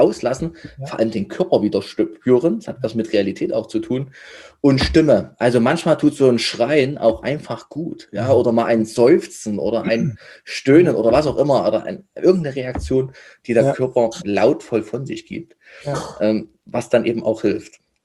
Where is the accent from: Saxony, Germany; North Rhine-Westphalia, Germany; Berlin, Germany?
Saxony, Germany; Bei uns in Sachsen.